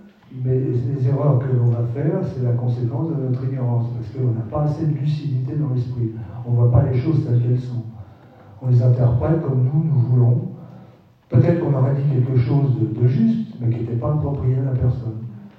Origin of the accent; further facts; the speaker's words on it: Vincennes, Île-de-France, France; j'étais retourné dans le quartier de mon enfance, à Vincennes, après Paris.